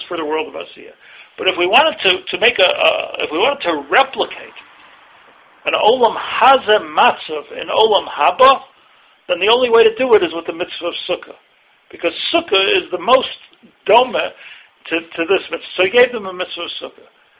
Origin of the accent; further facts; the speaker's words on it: Buffalo, New York, United States; I grew up in Buffalo, New York. Snow in the sukkah every day.